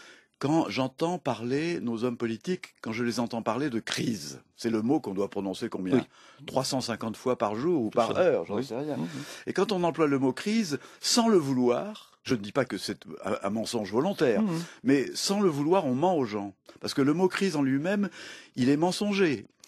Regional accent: Nouvelle-Aquitaine, France; je suis chez moi en Charente, dans la maison qui m'a vu grandir, entouré d'artisans, de paysans qui étaient avec moi à l'école communale.

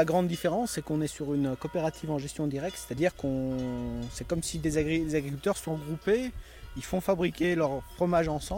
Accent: Auvergne-Rhône-Alpes, France; quand je disais que je venais des Bauges, on me demandait si je pouvais rentrer chez moi l'hiver.

